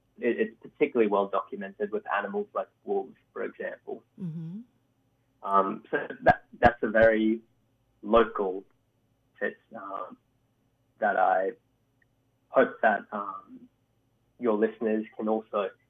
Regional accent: Delhi, India; born there; I was born in Delhi, but my family originally is from central India.

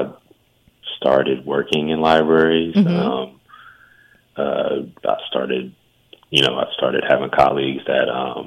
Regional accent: Vallejo, California, United States; I'm from the Bay Area. I'm from Vallejo.

